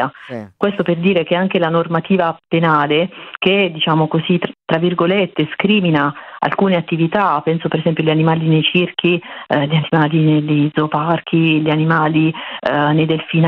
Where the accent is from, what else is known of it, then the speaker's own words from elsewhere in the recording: Apulia, Italy; born there; Io sono nata in Puglia